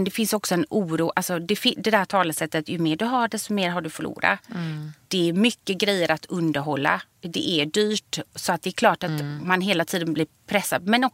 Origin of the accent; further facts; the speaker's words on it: Gothenburg, Västra Götaland County, Sweden; Jag kommer från Göteborg... Du vet, mellanklass är inget speciellt då. Frisörbarn, pappa spanjor, inte homosexuell.